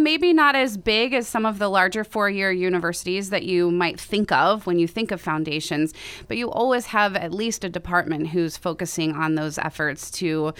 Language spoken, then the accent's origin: English; Ohio, United States; also born or lived in Colorado; I'm originally from Ohio. So I started off teaching 6th, 7th, and 8th grade at a middle school that I went to in Ohio. And then I was on the East Coast for a bit, Colorado, and now I've hit the West Coast.